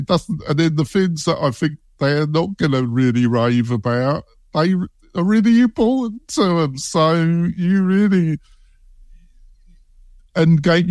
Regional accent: England, United Kingdom; I'm English to my core.

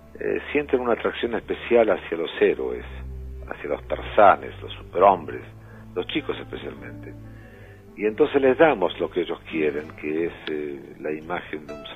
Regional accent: Argentina; yo soy argentino, no tuve nada que ver personalmente con el holocausto. Mi papá era argentino, mi mamá no.

